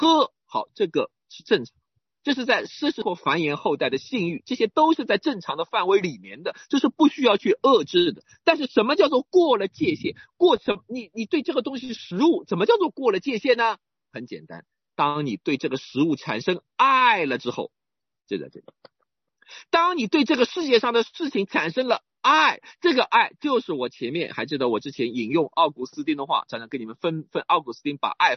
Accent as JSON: {"language": "Chinese", "country": "China", "lives_now": "Philippines", "said": "我们其实作为中国人，你先不要讲其他什么中国的文化"}